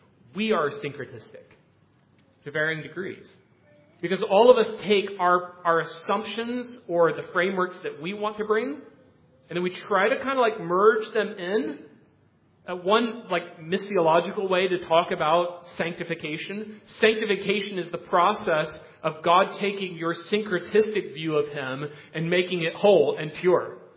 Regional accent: Thailand; I grew up Buddhist, and so that's okay. I'm from Thailand, so I'm Buddhist.

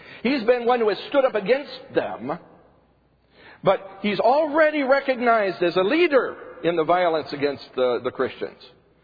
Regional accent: Chad; also born or lived in Central African Republic; In the center of Africa, where I was raised in Chad and Central African Republic, it was not abnormal.

